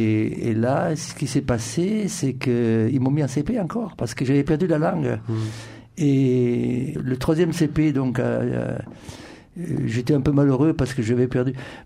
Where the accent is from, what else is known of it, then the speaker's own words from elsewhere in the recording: Italy; born there; Bon, je suis né en Italie, bien sûr.